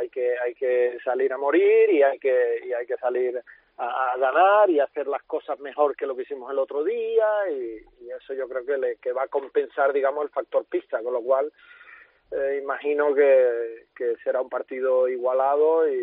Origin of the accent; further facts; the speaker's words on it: Canary Islands, Spain; yo soy de Gran Canaria